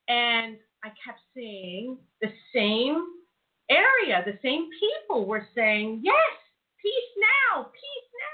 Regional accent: United States; now in Israel; because I'm an American, and now I live in Israel

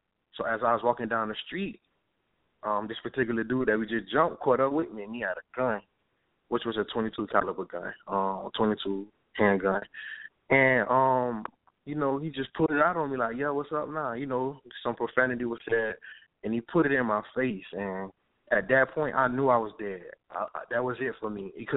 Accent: Miami, Florida, United States; I'm from Miami, Florida, and I'm from the real part of Miami, not South Beach. I'm from where people sell drugs, and you see a lot of prostitution, a lot of violence. You know, I'm just someone who grew up in Miami

